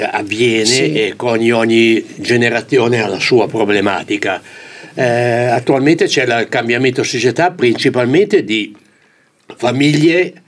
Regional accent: Milan, Lombardy, Italy; Allora, io da buon milanese

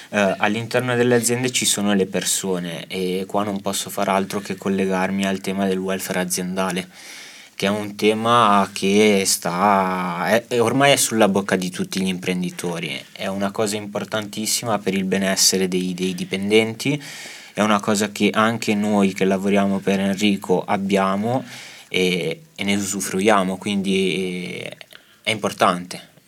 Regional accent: Lombardy, Italy; Io sono brianzolo

